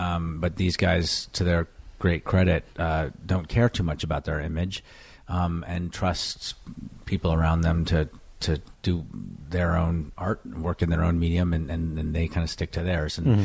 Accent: California, United States; it's three different cinemas in my hometown, the Bay Area.

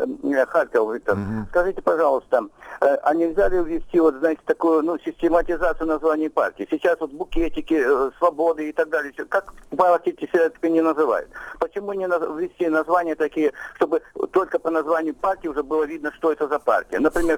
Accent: Lviv Oblast, Ukraine; я зі Львовщини.

